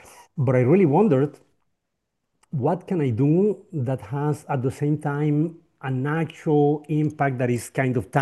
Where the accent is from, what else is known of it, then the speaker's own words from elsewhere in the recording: Colombia; once upon a time, there was a boy born and raised in Colombia, and like all my family for generations was from Colombia.